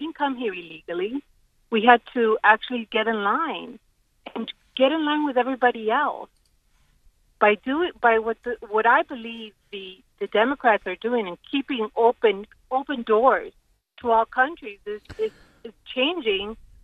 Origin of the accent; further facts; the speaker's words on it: Miami, Florida, United States; also born or lived in Los Angeles; So I am from Miami. I grew up in Los Angeles. I grew up in Miami. I was born in L.A. I speak both languages fluently.